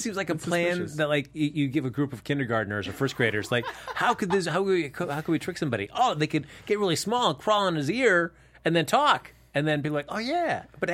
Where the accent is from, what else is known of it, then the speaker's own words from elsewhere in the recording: New Zealand; I'm genuine. I'm a New Zealander. You can trust me.